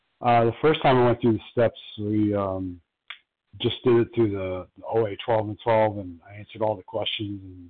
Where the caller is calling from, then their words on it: New York, United States; New York.